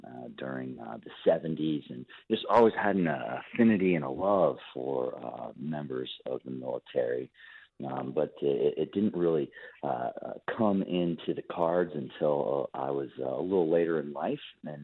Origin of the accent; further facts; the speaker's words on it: Annapolis, Maryland, United States; I'm originally from the Annapolis, Maryland area. So grew up right outside of D.C., kind of smack dab in the middle between Washington, D.C. and Baltimore, Maryland.